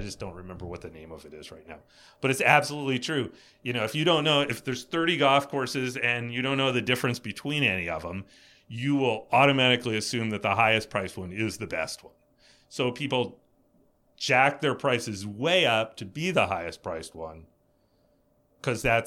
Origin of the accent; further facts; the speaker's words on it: East Coast, United States; You know, I mean, I grew up on the East Coast